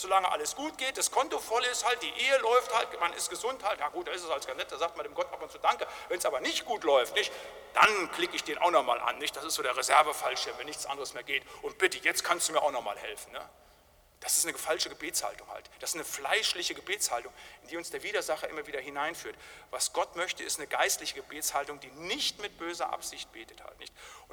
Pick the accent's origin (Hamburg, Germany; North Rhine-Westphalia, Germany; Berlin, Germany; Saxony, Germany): North Rhine-Westphalia, Germany; Also da, wo ich herkomme aus dem Siegerland, da haben die alten Brüder uns das immer wieder gesagt.